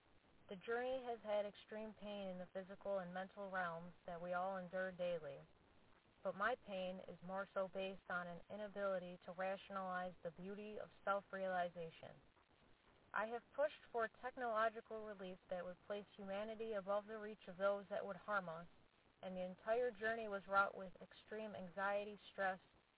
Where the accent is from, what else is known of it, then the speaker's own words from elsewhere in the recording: Oregon, United States; I am from Oregon originally. We call ourselves Oregonians.